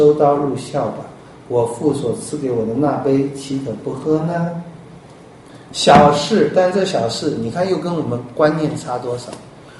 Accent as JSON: {"language": "Chinese", "country": "China", "said": "就我们中国人还是有一个很强烈的，就是那种殉道英雄的情节。"}